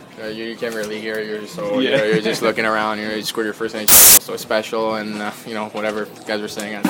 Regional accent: Canada; I'm from Canada, so it made it even more special.

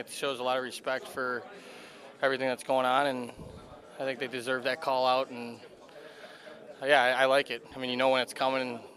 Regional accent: United States; for me, I'm American, but to hear the Canadian anthem and everyone sing it

